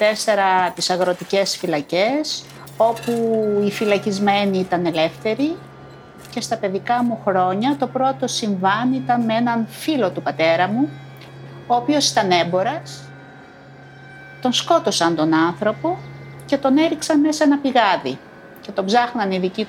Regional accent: Imbros, Çanakkale, Turkey; και είμαι από την Ήμβρο. Γεννήθηκα το 68 στην πρωτεύουσα του νησιού

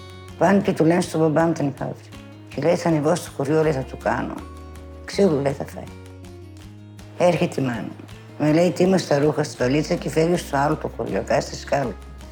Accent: Thasos, East Macedonia and Thrace, Greece; Γεννήθηκα στη Θάσο το 1951. Το χωριό μου λέει Τιμαριές.

